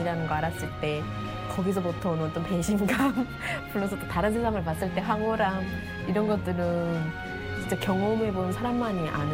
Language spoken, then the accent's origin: Korean; North Korea; now in South Korea